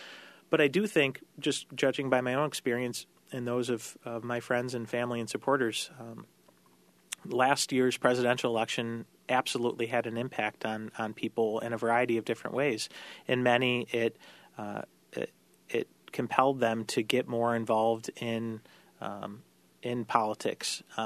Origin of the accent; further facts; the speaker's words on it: Syracuse, New York, United States; I've learned a lot more about my hometown, things that, you know, I thought I pretty much knew everything about Syracuse. I've spent most of my life here.